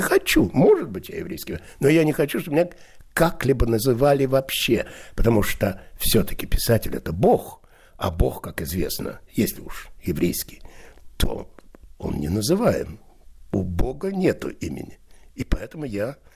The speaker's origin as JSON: {"language": "Russian", "region": "Moscow", "country": "Russia", "tie": "born there", "said": "Я родился в Москве, в Марьиной Роще."}